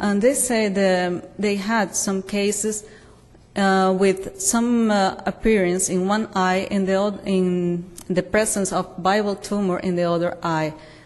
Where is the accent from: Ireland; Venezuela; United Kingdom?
Venezuela; English is a second language; As Dr. Abelardo said, I come from Venezuela.